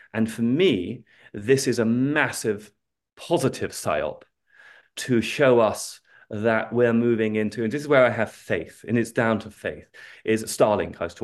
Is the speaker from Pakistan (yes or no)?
no; England, United Kingdom; Trust me, I'm English. I was as programmed as they come.